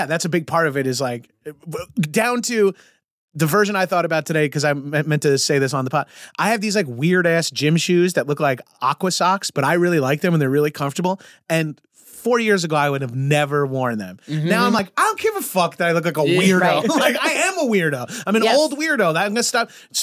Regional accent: Long Island, New York, United States; I'm from Long Island where it's like 75% Jewish. I went to high school with 20 Joshes.

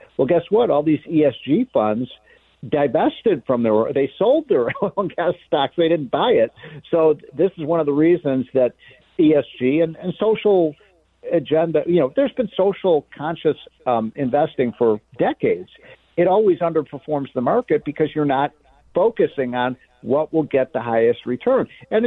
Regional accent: Illinois, United States; my home state of Illinois, that have, you know, big government policies.

